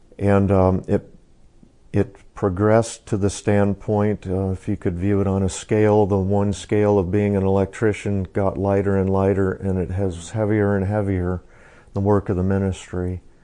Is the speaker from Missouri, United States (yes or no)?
yes; Sedalia, Missouri, United States; Sedalia is my hometown. I was born here, so my parents and our families would make return trips to Sedalia to visit relatives and so on.